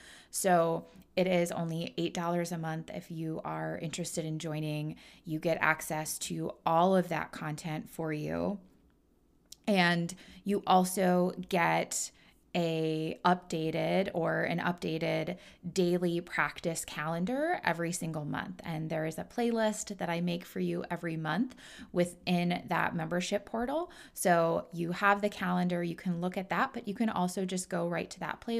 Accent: Midwest, United States; Now, I'm born and raised in the Midwest. I've lived in all sorts of different climates and places.

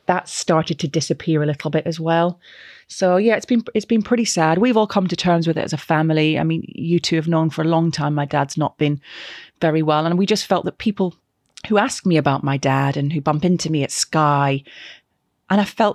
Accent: Glasgow, Scotland, United Kingdom; growing up in Scotland and living in and around sort of Glasgow

